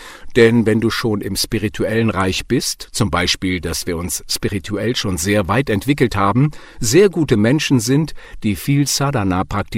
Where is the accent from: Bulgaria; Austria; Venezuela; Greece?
Greece; German is a second language; woher kommst du? Ich sage, Griechenland.